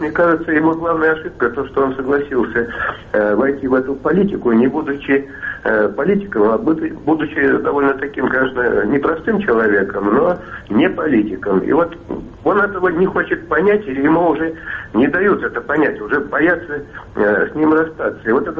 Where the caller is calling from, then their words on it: Moscow, Russia; я из Москвы.